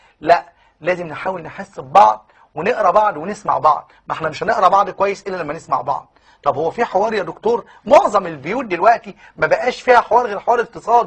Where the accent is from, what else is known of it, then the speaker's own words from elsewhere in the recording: Upper Egypt, Egypt; زي ما بيقولوا كده عندنا في الصعيد